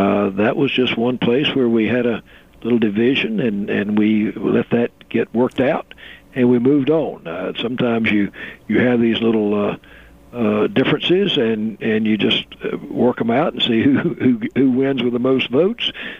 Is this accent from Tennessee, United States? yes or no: no; North Carolina, United States; But I came from Eastern North Carolina. I remember growing up and having to wait 3 hours to see a doctor.